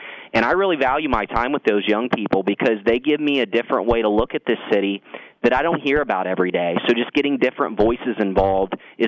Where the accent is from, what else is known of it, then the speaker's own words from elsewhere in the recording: Frankfort, United States; to move my hometown forward. That's what this was about for me. It wasn't a stepping stone. It wasn't a salary. It was simply I wanted to come back. I wanted to utilize my time on this earth, no matter how long it may be, and I wanted to make a difference for Frankfort.